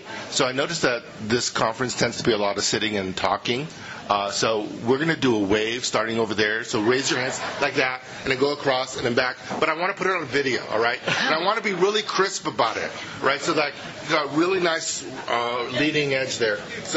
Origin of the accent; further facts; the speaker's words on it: California, United States; Hi, so I'm from Silicon Valley